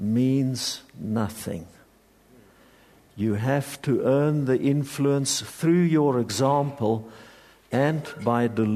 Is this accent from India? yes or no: no; Bultfontein, Free State, South Africa; So I grew up in the Free State Platteland in a little dorp called Bultfontein.